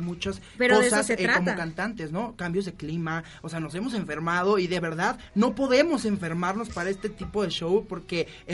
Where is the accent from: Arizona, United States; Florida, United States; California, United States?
California, United States; Los Angeles; born there; Yo nací en Los Ángeles, hablo inglés, bueno, mi inglés es medio mocho pocho